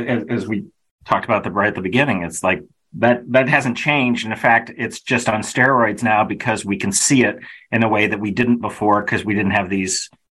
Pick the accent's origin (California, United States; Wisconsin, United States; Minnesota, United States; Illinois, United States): Illinois, United States; Kenilworth; I grew up in Kenilworth, Illinois, which when I was growing up there was the richest white suburb in, you know